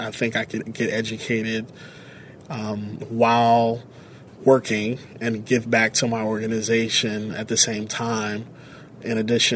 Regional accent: Woodbridge, Virginia, United States; also born or lived in Alexandria; I was born and raised in Alexandria, as well as Woodbridge, Virginia. So I'm a D.C. bred through and through. Grew up, as I mentioned, in Woodbridge

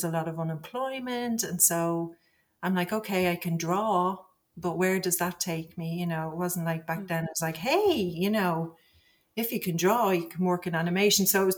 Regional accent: Ireland; I'm from Ireland, the old sod.

